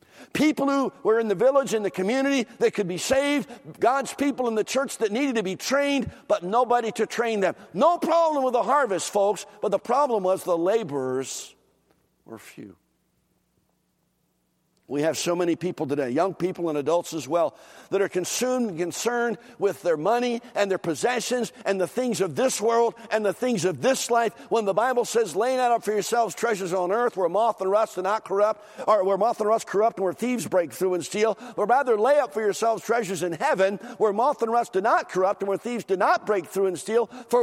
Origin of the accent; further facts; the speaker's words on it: Philadelphia, Pennsylvania, United States; I was preaching in a church just south of where I grew up in Philadelphia.